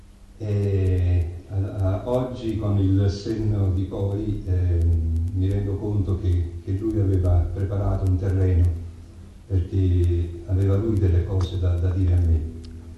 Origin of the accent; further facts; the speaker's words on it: Naples, Campania, Italy; now in Modena, Italy; sono originario di Napoli e sono qui a Modena dall'89.